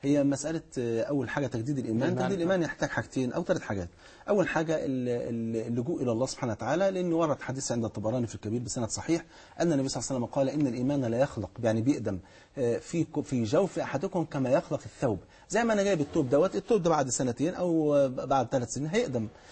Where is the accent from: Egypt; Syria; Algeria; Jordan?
Egypt; عندنا في مصر